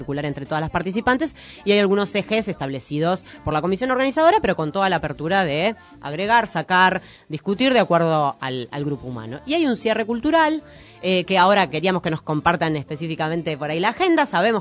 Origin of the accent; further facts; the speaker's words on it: Haedo, Buenos Aires Province, Argentina; no me digas porque yo soy oriundo de Aedo